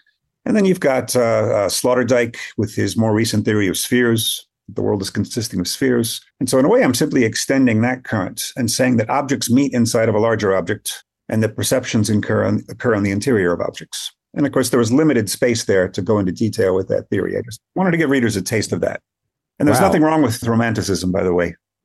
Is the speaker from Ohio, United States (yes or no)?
no; Mount Vernon, Iowa, United States; also born or lived in Cairo, Egypt; I'll just say I come originally from Iowa, a little place called Mount Vernon.